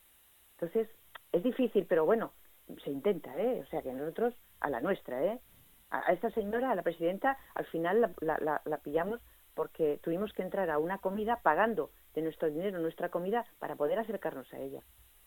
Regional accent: Tarragona, Catalonia, Spain; yo vengo de Tarragona

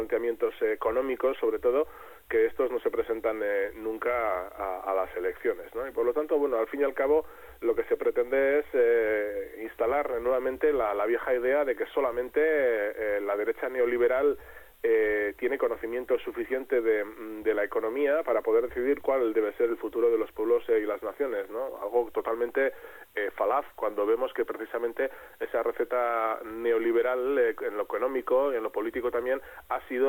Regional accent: Basque Country, Spain; Somos vascos y vascas

